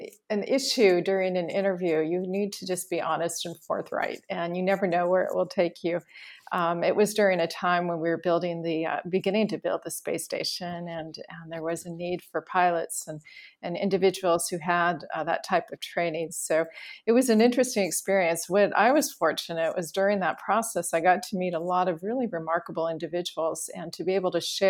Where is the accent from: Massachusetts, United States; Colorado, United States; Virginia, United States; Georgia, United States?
Colorado, United States; Well, I grew up in Colorado, and when I was a child, I wanted to do two things.